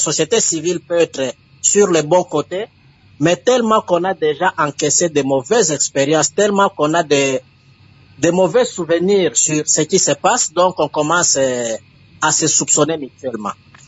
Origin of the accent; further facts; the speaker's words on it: DR Congo; chez nous, en République démocratique du Congo